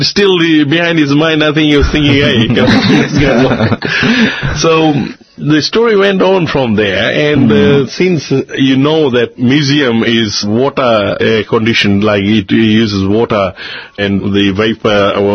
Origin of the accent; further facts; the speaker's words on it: Australia; I said, uncle, listen, I'm from Australia. I've just come to do some seva.